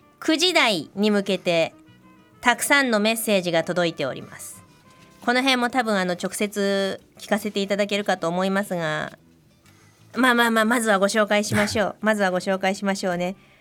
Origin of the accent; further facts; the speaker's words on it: Osaka, Japan; まあ、私関西人、大阪人なので